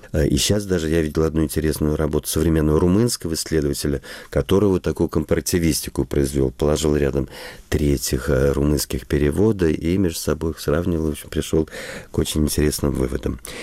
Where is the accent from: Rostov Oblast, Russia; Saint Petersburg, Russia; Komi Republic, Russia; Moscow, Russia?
Saint Petersburg, Russia; основал Петербург, к счастью, нас, уроженцев этого города.